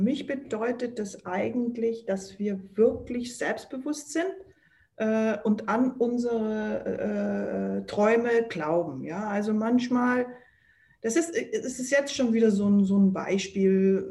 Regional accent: Berchtesgaden, Bavaria, Germany; Ich bin ja in Berchtesgaden aufgewachsen.

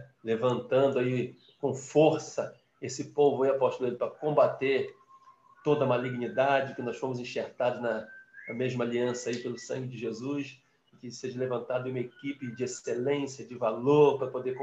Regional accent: Cachoeira de Macacu, Rio de Janeiro, Brazil; eu sou de Cachoeira de Macacu, pessoal do Rio aí, como quem vai para Friburgo, né? É a primeira cidade antes de chegar a Friburgo, região serrana do Rio de Janeiro, e moro em Papucai, congrego em Cachoeira de Macacu, são distritos coladinho, né?

